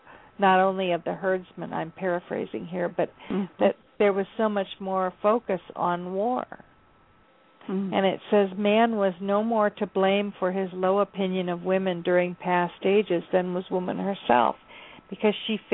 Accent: Ghana; I think about, you know, growing up in Ghana and Africa, women frankly do all the hard labor.

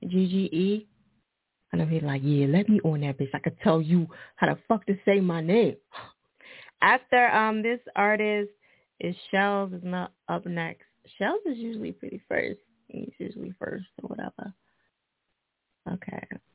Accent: Boston, Massachusetts, United States; Because I love me some Boston people. You know, they're like, that. I'm from Boston.

